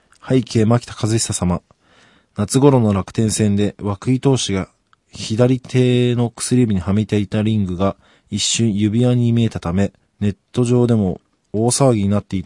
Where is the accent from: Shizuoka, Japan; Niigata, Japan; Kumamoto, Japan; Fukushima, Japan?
Shizuoka, Japan; Yaizu; その、作ってる会社が自分の地元の焼津なんで、その焼津でも自分の住んでるところがちょっと近めのところだと思うんで、